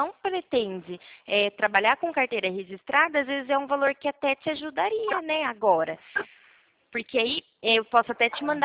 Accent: São Paulo, Brazil; Eu sou de São Paulo

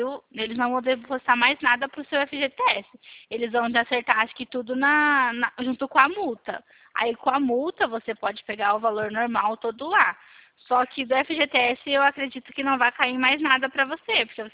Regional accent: Americana, São Paulo, Brazil; Eu sou aqui de Americana.

